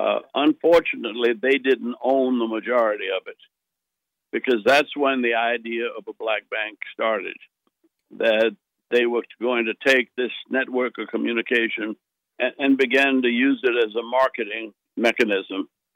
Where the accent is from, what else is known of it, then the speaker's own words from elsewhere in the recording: New Orleans, Louisiana, United States; born there; now in Atlanta, United States; And I'll always come back home to Atlanta, even though I wasn't born here. I was born in New Orleans.